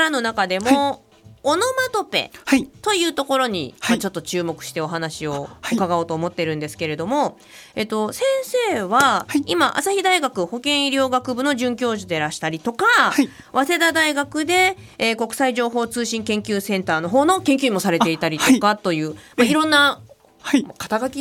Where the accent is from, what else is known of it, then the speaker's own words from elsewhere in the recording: Osaka, Japan; 先生、実は私関西人なんです。